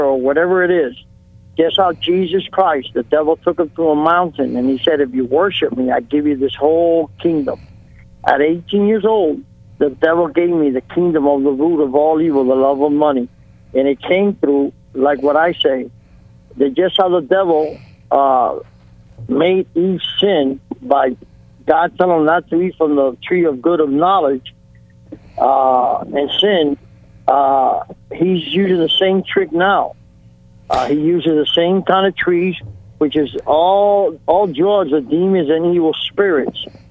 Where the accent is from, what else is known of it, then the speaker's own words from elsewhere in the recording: Cuba; now in United States; And when we came from Cuba in 1971, when we were seven years in the United States